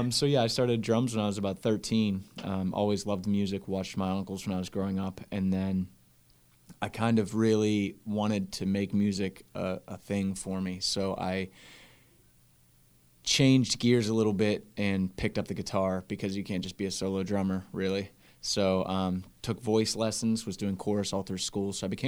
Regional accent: Zelienople, Pennsylvania, United States; So born and raised in Zillionople, actually. So I've been a Pittsburgher most of my life.

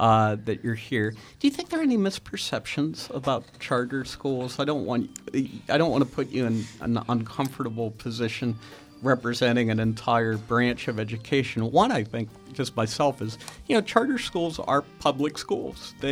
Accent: Churchill, Pennsylvania, United States; Also, I grew up in Churchill, so right between you guys.

